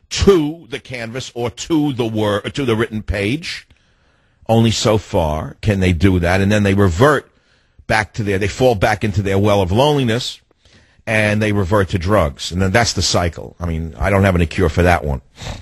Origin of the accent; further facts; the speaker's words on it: Bronx, New York, United States; I know it's Van Gogh, but I had to say Van Gogh. I'm from the Bronx.